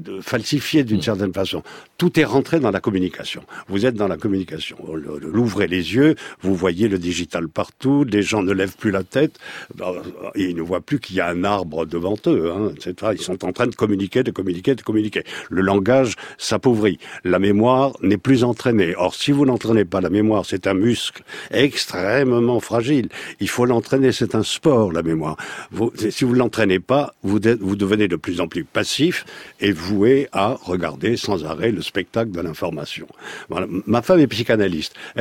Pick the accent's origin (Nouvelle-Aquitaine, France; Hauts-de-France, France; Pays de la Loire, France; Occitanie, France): Nouvelle-Aquitaine, France; Bordeaux; un Européen d'origine française qui sera peut-être cité dans un dictionnaire chinois. Ça m'est égal. Je suis de Bordeaux.